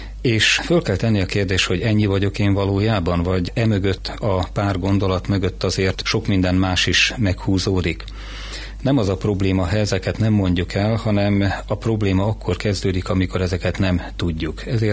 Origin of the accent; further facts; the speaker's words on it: Bács-Kiskun, Hungary; Én is ezen a vidéken nőttem föl a kiskunság területén